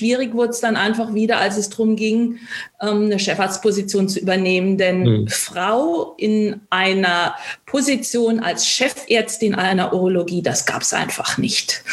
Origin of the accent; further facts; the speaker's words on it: Saarland, Germany; Ich bin Saarländerin, habe dort studiert